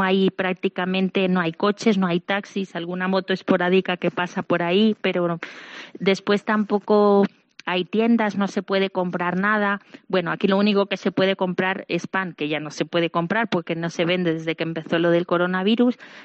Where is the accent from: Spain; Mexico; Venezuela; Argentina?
Spain; hay una hermana española, dos hermanas congoleñas y yo, y que también soy española.